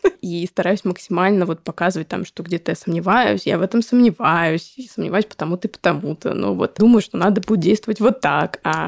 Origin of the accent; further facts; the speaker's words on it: Moscow, Russia; born there; я родилась в Москве, да, это, наверное, лучше, чем в деревне, даже точно, по возможностям.